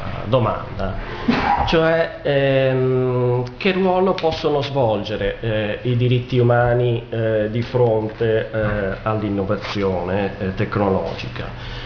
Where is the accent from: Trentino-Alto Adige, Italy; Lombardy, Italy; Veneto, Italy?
Veneto, Italy; Venice; devo dire che sono anche contento da diciamo veneziano acquisito, perché sono cresciuto qua a Venezia, e di essere tornato a casa